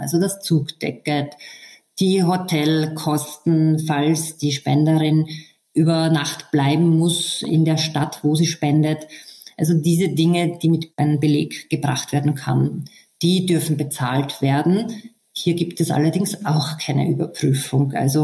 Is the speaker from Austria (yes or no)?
yes; Eastern Austria, Austria; Also sehr gängig bei uns im Osten Österreichs ist zum Beispiel